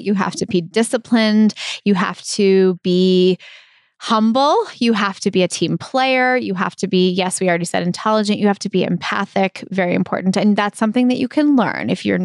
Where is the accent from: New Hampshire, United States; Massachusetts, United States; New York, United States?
Massachusetts, United States; Brookline; And I grew up in Brookline and I love it. It's my hometown.